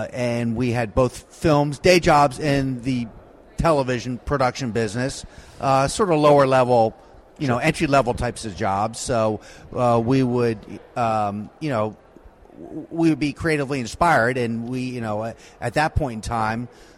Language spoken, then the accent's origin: English; Baltimore, Maryland, United States; Yeah, we're both Maryland born and bred. I'm from the Baltimore area.